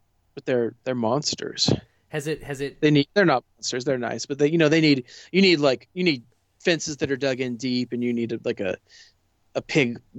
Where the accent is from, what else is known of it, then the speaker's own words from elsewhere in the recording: San Diego, California, United States; I grew up in San Diego and that's like what we grew up eating.